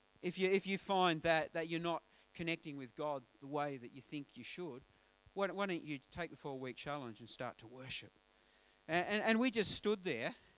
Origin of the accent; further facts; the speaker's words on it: Hobart, Tasmania, Australia; Oh, I'm from Hobart.